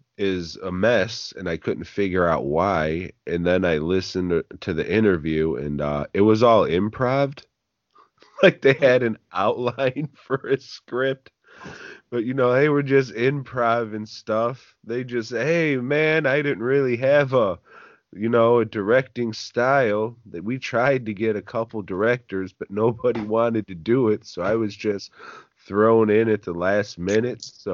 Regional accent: Los Angeles, California, United States; born there; as a Mexican-American myself, I was born in East L.A.

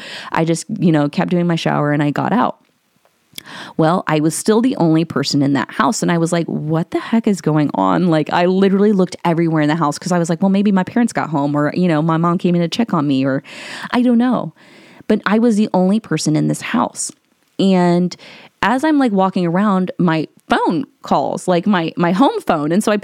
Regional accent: Ohio, United States; So when we moved up to back up to Ohio, we lived in this a house that was out in the country. And like where I lived was a very small town. It's considered a village, actually, where kind of like my family's from.

